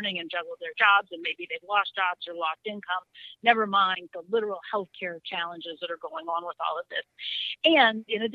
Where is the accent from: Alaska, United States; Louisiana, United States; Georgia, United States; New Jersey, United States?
Louisiana, United States; New Orleans; now in Minnesota, United States; So when Katrina happened and I watched all of that happen from here in Minnesota, upriver, worrying about my family and friends downriver